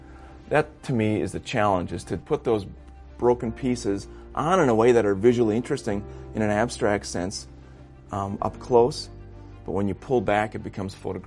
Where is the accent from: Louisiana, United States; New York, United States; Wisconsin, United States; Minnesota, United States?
Wisconsin, United States; Kewaskum; I grew up in Keewaskum, 80 miles south of here. Mom and Dad lived in the country.